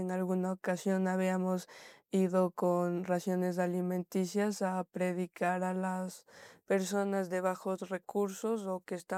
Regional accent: Latacunga, Cotopaxi, Ecuador; Sí, siempre en Latacunga.

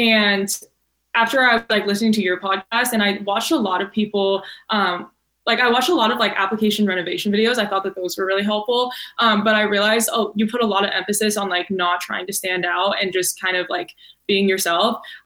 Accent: Nebraska, United States; moved away as an adult; now in California, United States; And I'm like from Nebraska. And so I was like, I had this random idea. I was like, what if I just moved to California for a year?

